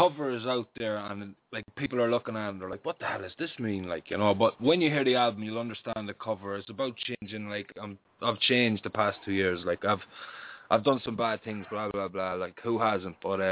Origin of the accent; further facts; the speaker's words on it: London, United Kingdom; now in Ireland; I'm a hip-hop artist. I'm currently living in the west of Ireland. I'm from London, England, originally.